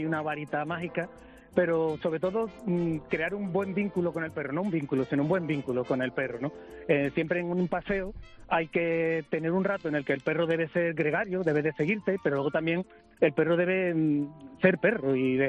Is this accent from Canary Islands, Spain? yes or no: no; Seville, Andalusia, Spain; soy de Sevilla, pero llamo desde un sitio maravilloso, si conocéis, que se llama La Peña de Arias Montano, en la sierra de Huelva, en Alhajas.